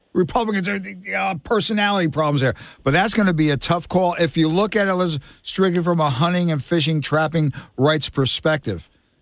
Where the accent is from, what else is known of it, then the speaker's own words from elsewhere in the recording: Newark, New Jersey, United States; … from Newark, where I grew up in Newark.